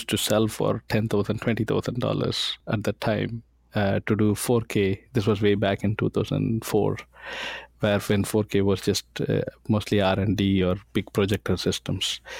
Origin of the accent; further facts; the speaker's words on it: Coimbatore, Tamil Nadu, India; I'm from a small industrial town in Tamil Nadu, India, called Coimbatore. I went to school there